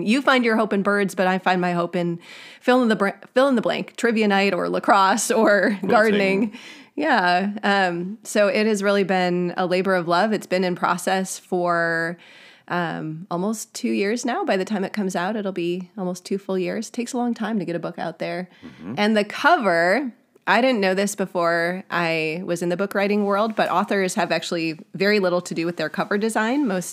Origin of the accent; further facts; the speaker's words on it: Wisconsin, United States; moved away; I grew up in Wisconsin, and now we're raising these three kids in Southern California